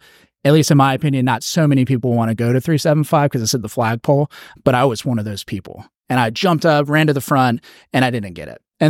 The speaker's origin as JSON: {"language": "English", "region": "Georgia", "country": "United States", "tie": "born or raised there", "said": "So I grew up in Georgia pretty much all over the place, from Atlanta, McKaysville, Georgia. I moved equally in the seventh grade in Coweta County."}